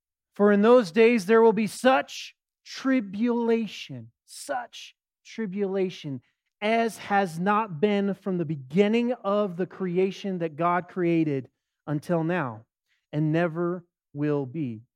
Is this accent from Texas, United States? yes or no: no; Casper, Wyoming, United States; I grew up in Casper, and I remember one time while I was in Casper, we looked up at Casper Mountain